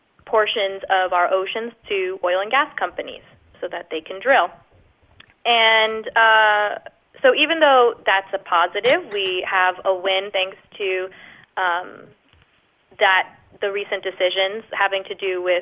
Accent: Florida, United States; Well, growing up in Florida, I could talk about oceans all day long

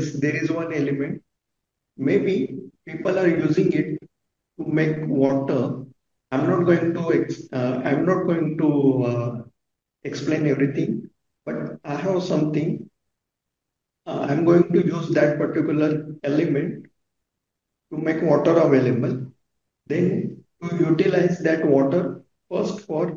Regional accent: India; I'm located in India. I'm from India.

